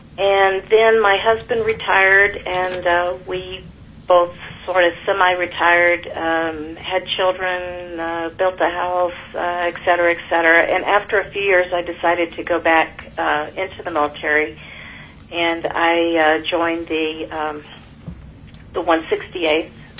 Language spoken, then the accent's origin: English; Texas, United States; I'm from Texas. I was born into a large, poor family.